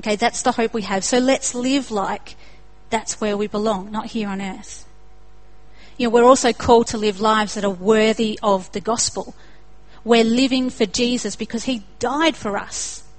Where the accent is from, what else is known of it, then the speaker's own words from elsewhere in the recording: Australia; also born or lived in United Kingdom; Everyone tried to copy my accent and ended up sounding like a New Zealander instead of an Australian.